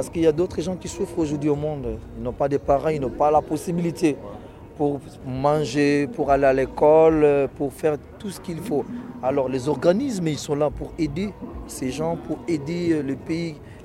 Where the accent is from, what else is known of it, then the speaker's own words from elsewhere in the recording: DR Congo; l'originalité, c'est musique folklorique de chez nous au Congo.